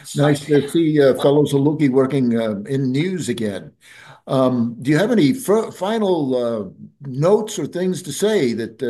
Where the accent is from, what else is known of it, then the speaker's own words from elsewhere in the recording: Chicago, Illinois, United States; I know people in Southern Illinois don't like to hear this. I'm from Chicago. Anyway, in Chicago, when I was a kid, we had the three networks